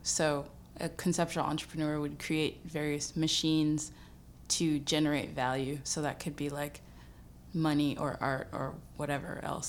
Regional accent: Altadena, California, United States; also born or lived in Chicago; Yeah, I grew up in Altadena.

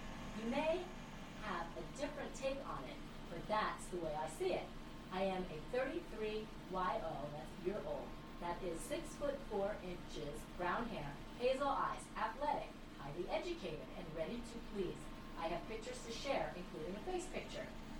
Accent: New York, United States; But I did get a library card from my hometown, so I can go to the Metropolitan Museum as a New York resident

